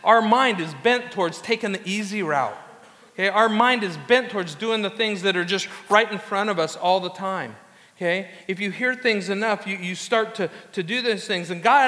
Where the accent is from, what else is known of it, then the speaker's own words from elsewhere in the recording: Anaheim, California, United States; It's the phone number of the house I grew up in Anaheim, where I have not been in 38 years, okay?